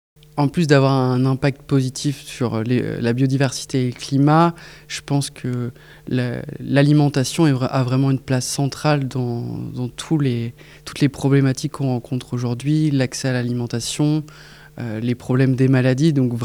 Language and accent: French; Angers, Pays de la Loire, France; j'ai 28 ans, je suis originaire d'Angers.